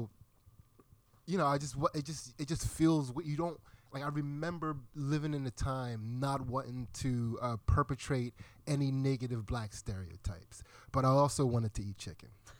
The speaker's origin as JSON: {"language": "English", "town": "Pottstown", "region": "Pennsylvania", "country": "United States", "tie": "born or raised there", "said": "growing up in Pottstown, it's a very racially mixed environment."}